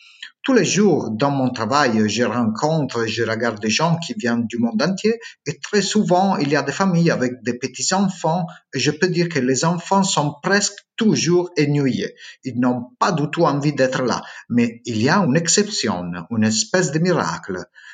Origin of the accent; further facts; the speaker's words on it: Italy; French is a second language; je suis italien et je voudrais vous remercier beaucoup pour votre travail.